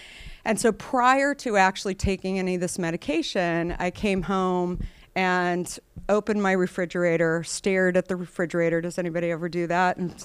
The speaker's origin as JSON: {"language": "English", "region": "Arizona", "country": "United States", "tie": "born or raised there", "said": "Again, I grew up in Arizona. I should have been drinking a ton of water, and I wasn't."}